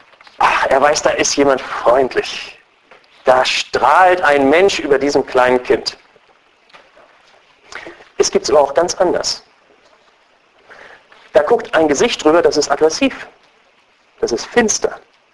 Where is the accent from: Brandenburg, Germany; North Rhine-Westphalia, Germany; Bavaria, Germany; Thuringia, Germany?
Brandenburg, Germany; Schönermark; wir kommen aus Schönermark.